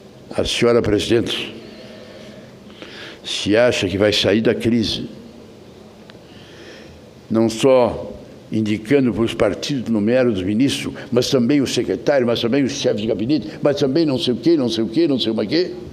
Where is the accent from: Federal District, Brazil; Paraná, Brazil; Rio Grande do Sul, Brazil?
Rio Grande do Sul, Brazil; Eu venho lá do Rio Grande. O Rio Grande vive um momento muito difícil.